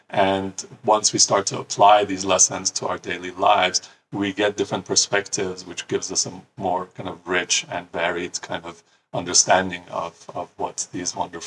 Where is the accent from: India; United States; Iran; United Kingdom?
Iran; I remember when we were growing up in Iran, in the school books, they would have some of these kind of stories just for us to read and get exposed to.